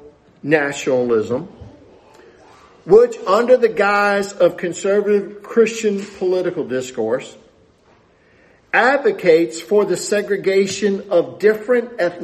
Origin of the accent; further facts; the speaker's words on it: the South, United States; accent: southern; I will continue to speak with my southern accent